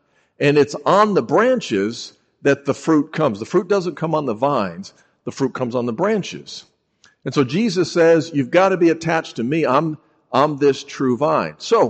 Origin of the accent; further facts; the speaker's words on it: Chicago, Illinois, United States; I grew up in Chicago. I don't have a lot of big gardens up there.